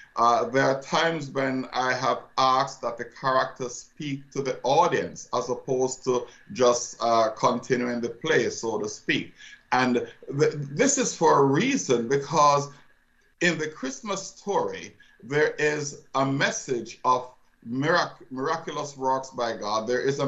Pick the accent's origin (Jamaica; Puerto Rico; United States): Jamaica; shortly after I left high school, I taught pre-trained at a school in my home country of Jamaica